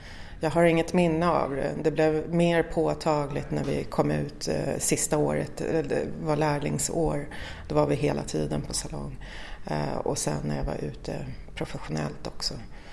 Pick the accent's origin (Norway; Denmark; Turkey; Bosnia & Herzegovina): Turkey; now in Sweden; Jag är ju ursprungligen från Turkiet.